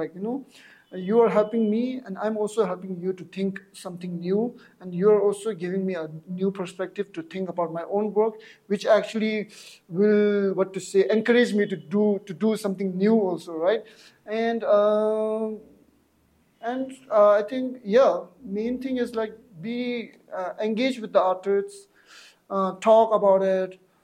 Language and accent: English; Tibet, China; moved away; because when we came first from Tibet in exile, our main focus was not about doing artworks or something like that, right?